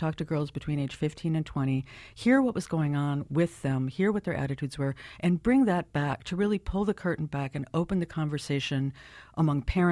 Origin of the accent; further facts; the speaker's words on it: California, United States; I'm from California, and one of them is my state